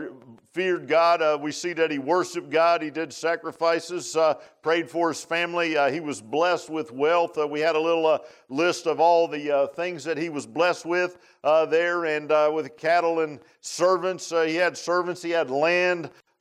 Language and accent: English; Key West, Florida, United States; born there; when I was born in Key West, and Teresa Montgomery, she was too. And so we're kind of unique. We're conks. They call you a conk if you're born in Key West.